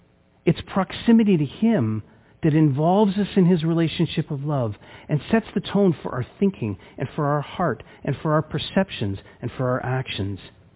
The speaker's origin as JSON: {"language": "English", "town": "Scarborough", "region": "Ontario", "country": "Canada", "lives_now": "Ottawa, Canada", "said": "I'm originally from Scarborough, and at the same time, I've lived here for, it'll be 12 years this October."}